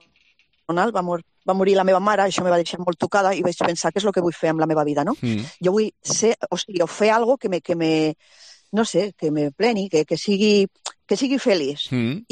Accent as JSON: {"language": "Catalan", "town": "Borja", "region": "Aragon", "country": "Spain", "tie": "born there", "lives_now": "Catalonia, Spain", "said": "Jo sóc nascuda al Campo de Borja. Ah? Bon vi, una terra a l'imperi de la Garnatxa, sí, sí. Una terra de vi, també. I bueno, de ahí estan els meus arrels, a Borja. Però bueno, porto molts anys aquí a Catalunya, eh?"}